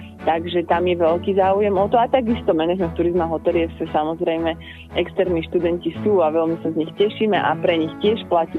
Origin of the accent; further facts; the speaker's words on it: Banská Bystrica, Banská Bystrica Region, Slovakia; now in Trnava, Slovakia; ja som teda tiež kedysi študovala na vysokej škole v Trnave, som bola prisťahovalec z Banskej Bystrice